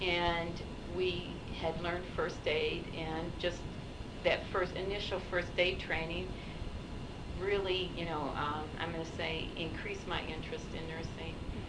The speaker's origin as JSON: {"language": "English", "town": "Bradford", "region": "Pennsylvania", "country": "United States", "tie": "born or raised there", "also_born_or_lived": "Valley Stream, New York", "said": "I was born in Valley Stream, New York, and my parents moved there when I was a year old to northwestern Pennsylvania, Bradford, Pennsylvania."}